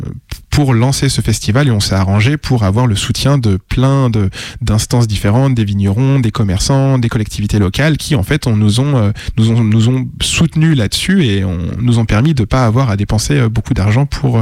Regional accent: Paris, Île-de-France, France; en tant que bon parisien que je suis

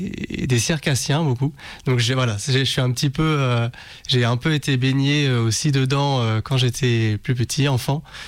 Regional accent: Nantes, Pays de la Loire, France; Je viens de Nantes, enfin, je suis originaire de la région nantaise

